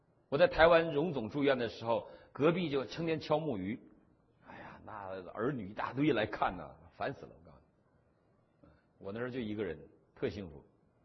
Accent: China; 他们还对我大陆人有点这个歧视

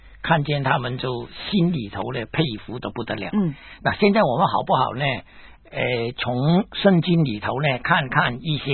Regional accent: Guangdong, China; 我们广东人叫开刀

